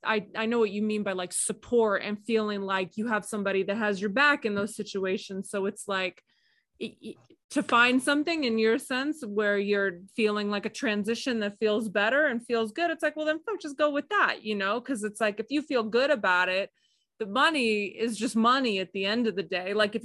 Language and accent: English; Las Vegas, Nevada, United States; I'm born and raised in Vegas, and I left because it's just, like, it's like a cutthroat, like real grimy sort of like women don't like women there.